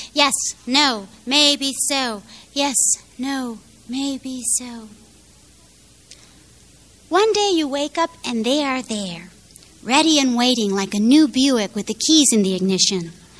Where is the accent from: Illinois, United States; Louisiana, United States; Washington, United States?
Illinois, United States; Chicago; So there was an advantage to growing up in Chicago, and it was that at that time when I was growing up, all those museums were free on Sundays